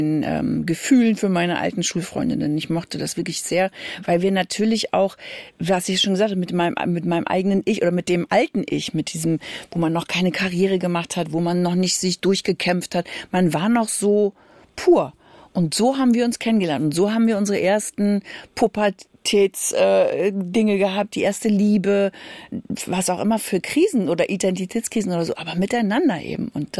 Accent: Berlin, Germany; Das bei meinen Eltern ist ja da in der Gegend, wo ich aufgewachsen bin, da im Norden Berlins. Und da bin ich auch zur Schule gegangen

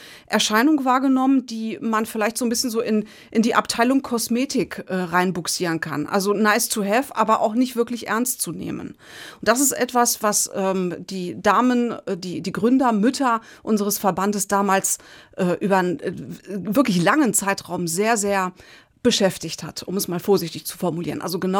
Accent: Iran; now in Germany; Meine Mutter war zwar Deutsche, aber mein Vater war Iraner. Und aufgewachsen bin ich im Iran.

